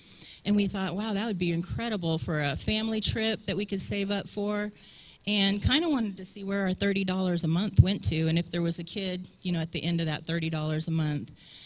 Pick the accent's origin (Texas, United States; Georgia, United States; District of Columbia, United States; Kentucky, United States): Kentucky, United States; Paducah; We come from Paducah, Kentucky. Normally about an 8.5 hour drive, 8.5 hour drive.